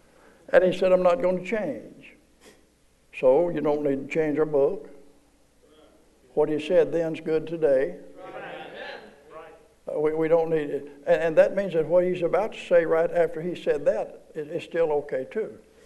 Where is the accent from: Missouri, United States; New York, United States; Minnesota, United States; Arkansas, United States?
Arkansas, United States; born there; I was born in Arkansas. Hold the applause. I was born in Arkansas.